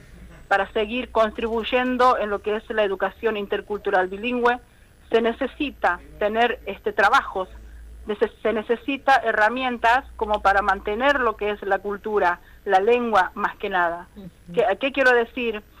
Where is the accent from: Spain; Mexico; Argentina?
Argentina; Salta; first language Chorote; Spanish is a second language; yo soy maestra bilingüe en la escuela, hablo wichí, hablo mi lengua materna, que es el wikinawosile, más conocido como chorote